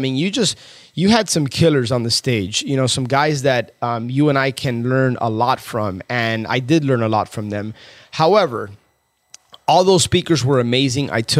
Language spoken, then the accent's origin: English; Miami, Florida, United States; At Marlins Park here in my hometown, Miami, just 2-3 weeks ago.